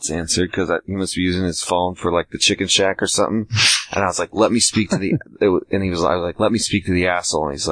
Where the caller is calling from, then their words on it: United States; Yes, I'm calling from the United States of America, greatest country in the world. I mean, I am an American.